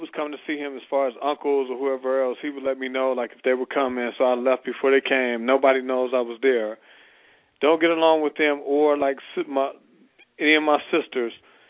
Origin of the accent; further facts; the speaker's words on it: Chicago, Illinois, United States; I live in Texas. I just came back from seeing him in Chicago. I grew up in Chicago. That's where I'm from.